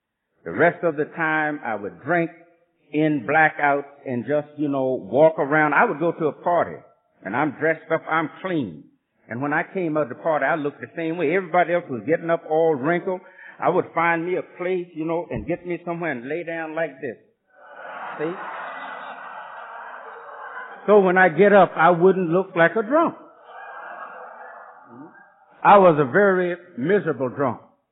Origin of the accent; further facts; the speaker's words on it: Virginia, United States; But to go back a bit, I was born and raised in Virginia on a tobacco plantation.